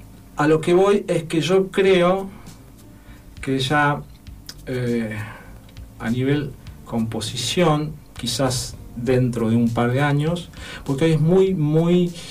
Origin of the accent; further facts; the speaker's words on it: Villa Mercedes, San Luis, Argentina; moved away; Es más, yo no soy de acá, yo soy de Mercedes San Luis.